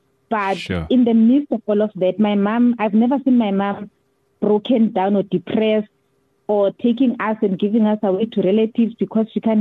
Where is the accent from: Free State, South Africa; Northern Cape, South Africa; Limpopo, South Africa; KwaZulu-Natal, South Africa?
KwaZulu-Natal, South Africa; born there; also born or lived in Gauteng; Yes, no. I was born in KZN.